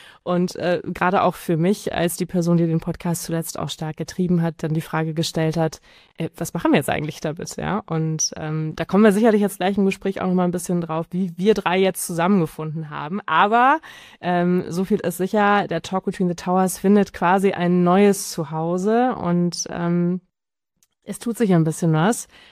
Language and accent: German; Hesse, Germany; Also ich komme aus dem Raum Frankfurt.